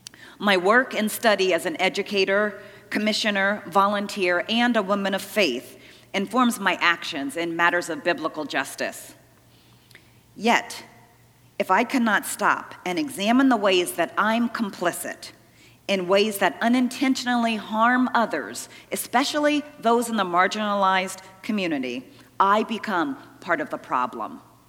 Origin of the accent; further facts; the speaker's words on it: Dover, Delaware, United States; In my hometown of Dover, Delaware, there was a man who would walk in front of the local mall